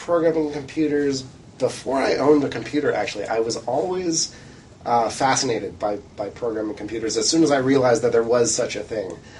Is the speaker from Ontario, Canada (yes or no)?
yes; Waterloo, Ontario, Canada; I am Canadian, yeah. I actually grew up in Waterloo.